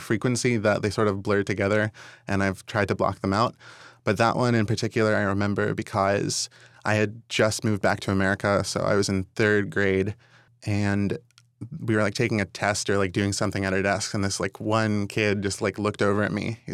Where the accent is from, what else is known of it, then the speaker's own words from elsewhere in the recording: West Virginia, United States; also born or lived in Egypt; I come from three very distinct places that I have ties to: Egypt, West Virginia, and Yale